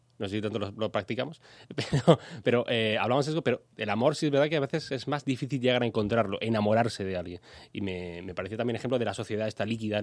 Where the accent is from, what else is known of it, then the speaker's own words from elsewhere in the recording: Madrid, Community of Madrid, Spain; born there; yo nací en Madrid, en Cuatro Caminos, mi padre era herrero.